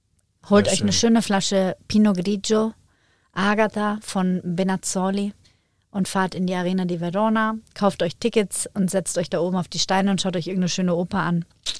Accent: Germany; also born or lived in Northern Italy; also eigentlich bin ich Deutsche, aber ich habe halt in Norditalien gelebt und da auch viel gearbeitet und habe aber hauptsächlich, also da viel mit Süditalienern, die italienische Sprache gelernt und deswegen, man kann mich halt gar nicht einordnen

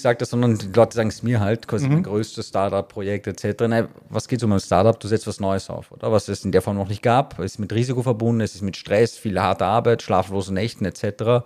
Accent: Austria; Ich bin Österreicher, aber auch mit iranischen Wurzeln.

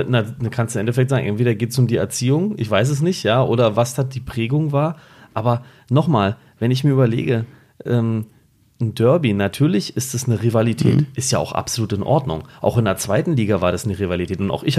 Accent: Berlin, Germany; da haben wir es geschafft als Berliner, allesamt.

